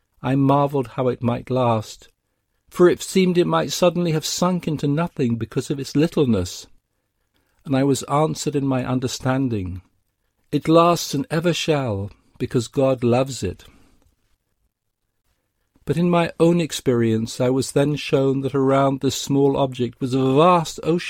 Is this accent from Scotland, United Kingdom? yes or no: no; London, United Kingdom; now in United States; I grew up in London, walked its city streets in my teenage years, and later moved to a small town on the California coast.